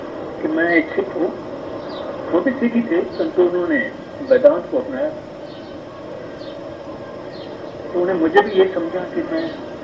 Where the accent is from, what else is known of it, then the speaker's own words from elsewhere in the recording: Amritsar, Punjab, India; मैं अमृतसर का रहने वाला हूँ